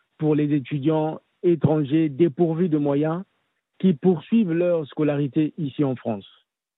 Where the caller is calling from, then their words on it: Republic of the Congo; Bonjour Africa Radio, je suis du Congo Brazzaville.